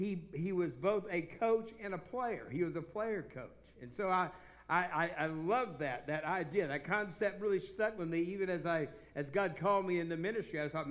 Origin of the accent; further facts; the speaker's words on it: Texas, United States; I was a Dallas Cowboy fan back when I grew up in Texas until they fired Tom Landry.